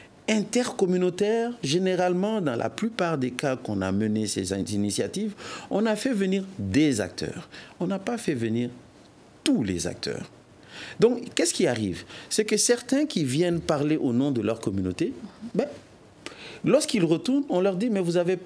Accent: Mali

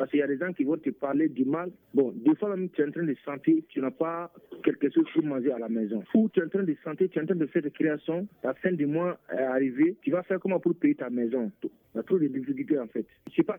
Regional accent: Burkina Faso; now in Bamako, Mali; musicien, je viens de Burkina Faso, mais là, je me suis installé ici à Bamako.

